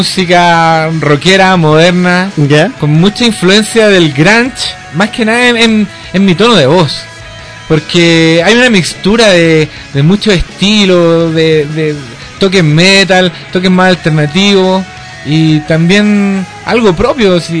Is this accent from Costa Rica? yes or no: no; Tarapacá, Chile; se movía por la pampa alta marugal, que es mi tierra, lugares bien desérticos